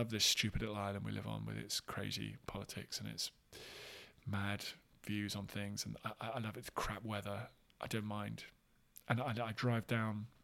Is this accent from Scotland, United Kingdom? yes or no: no; London, United Kingdom; growing up in Southwest London, a kind of suburb.